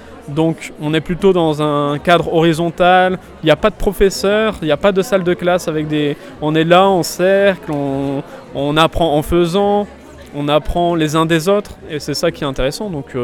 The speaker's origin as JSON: {"language": "French", "town": "Roubaix", "region": "Hauts-de-France", "country": "France", "said": "je viens de Roubaix, j'ai 32 ans"}